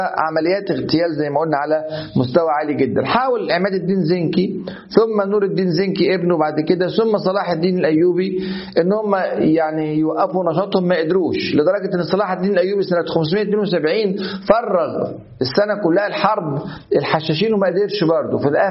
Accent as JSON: {"language": "Arabic", "country": "Egypt", "said": "في أسوان عندنا في مصر"}